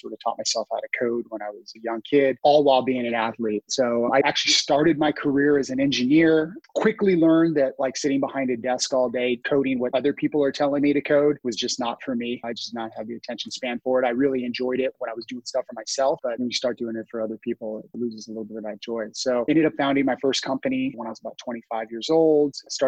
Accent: California, United States; also born or lived in East Coast; So I'm originally from the East Coast, but grew up on the West Coast. So spent most of my life in Southern California.

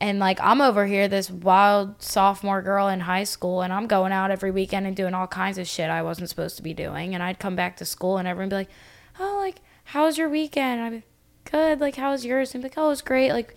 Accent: Bel Air, Maryland, United States; Well, I grew up in Bel Air, Maryland. It's like a small town, like 30 minutes north of Baltimore.

